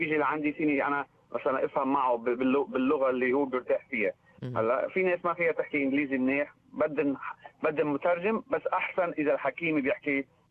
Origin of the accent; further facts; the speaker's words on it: Lebanon; now in Australia; أنا دكتور لبناني، من تخرجت بأستراليا.